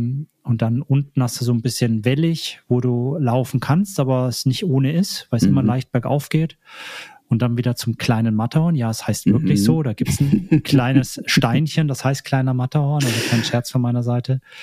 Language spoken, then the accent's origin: German; Lenzburg, Aargau, Switzerland; Und dann bin ich bei uns in Lenzburg immer schön Richtung Schloss Lenzburg nach oben